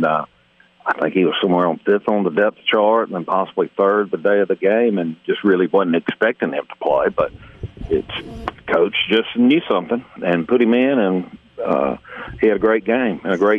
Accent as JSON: {"language": "English", "region": "Alabama", "country": "United States", "tie": "born or raised there", "said": "I grew up near Tuscaloosa. It was great to go back there."}